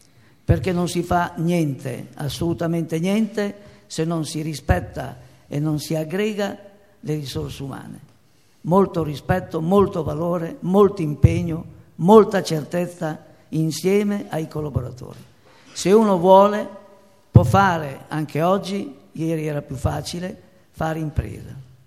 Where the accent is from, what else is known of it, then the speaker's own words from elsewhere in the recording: Carpi, Emilia-Romagna, Italy; io sono Emiliano, vengo da Carpi